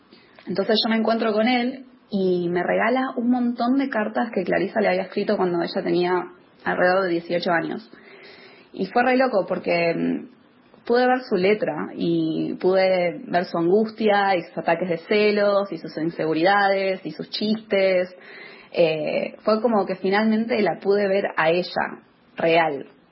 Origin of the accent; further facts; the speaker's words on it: United States; now in Argentina; gran parte de mi infancia y adolescencia viví en Estados Unidos y era como que todo ese relato era muy ajeno, era como una leyenda, más que cualquier otra cosa. Pero cuando volví a Argentina hace unos años